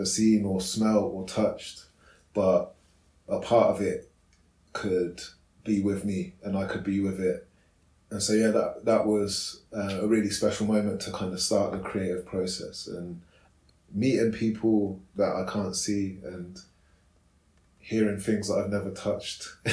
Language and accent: English; Oxford, South East England, United Kingdom; I'm an artist from Oxford.